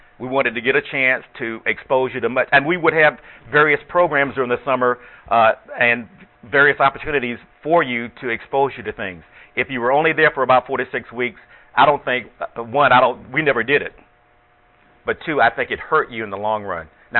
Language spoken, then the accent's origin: English; Norfolk, Virginia, United States; There was a vacancy for an assistant U.S. attorney's job down in Norfolk, Virginia, my hometown